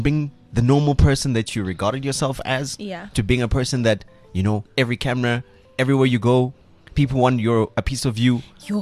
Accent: South Africa; But as a South African DJ, how possible is it for a South African DJ to be able to relate and to entertain in other countries

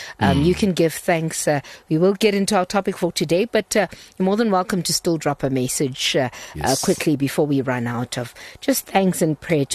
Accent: Eastern Cape, South Africa; I'm from the Eastern Cape. But I went to a school in the Eastern Cape.

